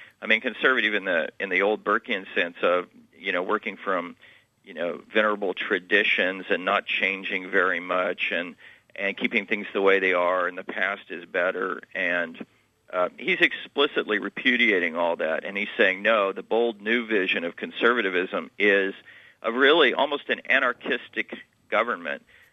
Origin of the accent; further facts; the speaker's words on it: California, United States; moved away; also born or lived in Boston; I grew up in California, up right by San Francisco, and then moved to Boston.